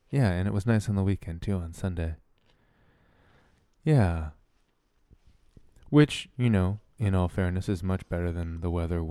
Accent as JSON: {"language": "English", "town": "Toronto", "region": "Ontario", "country": "Canada", "tie": "born or raised there", "said": "has, you know, even exhibited in my hometown, Toronto, in that capacity."}